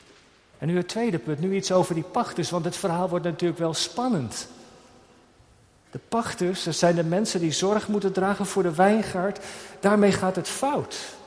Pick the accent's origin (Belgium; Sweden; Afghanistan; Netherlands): Netherlands; Want we zijn toch wel Nederlanders, toch?